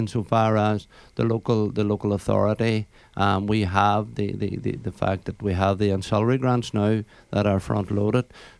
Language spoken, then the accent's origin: English; Newtowncunningham, County Donegal, Ireland; I'm from Newton Cunning. I'm a councillor for the past 13 years.